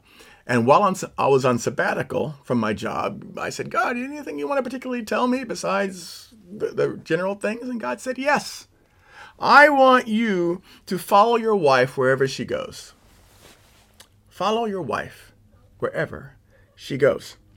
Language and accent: English; Oakland, California, United States; Now, I was born and raised in Oakland. I went to schools in Oakland. I have brothers and sisters and relatives here in Oakland.